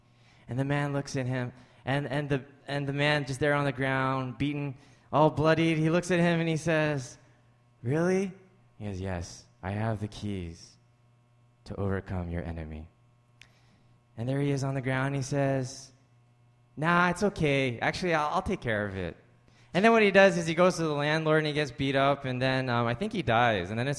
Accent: Canada; I mean, I'm Canadian, right?

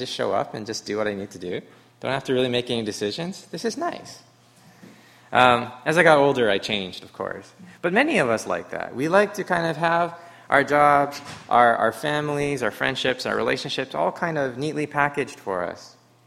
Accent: Canada; now in United States; So I was sharing with the worship team that as a Canadian, we usually celebrate Thanksgiving in October.

